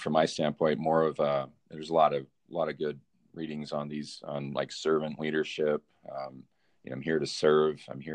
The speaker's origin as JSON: {"language": "English", "region": "Nevada", "country": "United States", "said": "I'm not from this area in the country. I'm originally from Nevada. Had some teachers that pushed me to leave that state and come up to North Dakota, and really never looked back."}